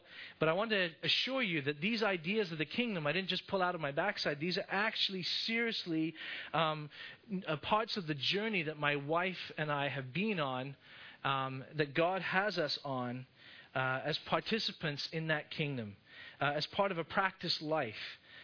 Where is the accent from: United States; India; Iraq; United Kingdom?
India; also born or lived in Middle East; I was born in India. I grew up in the Middle East and India, and I worked in South America.